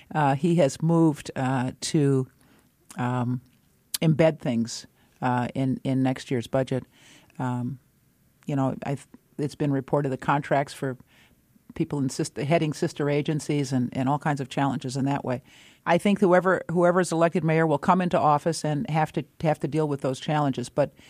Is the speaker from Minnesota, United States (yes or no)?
yes; St. Paul, Minnesota, United States; Well, I grew up in St. Paul, Minnesota, and I went to both elementary and junior high. We have junior highs in St. Paul.